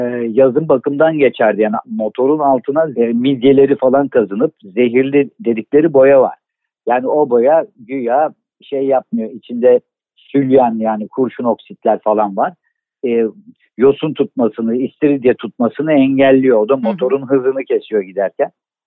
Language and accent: Turkish; Istanbul, Turkey; Neyse işte sonuçta benim hani çocukluğum bu Anadolu Hisarı'nda geçti.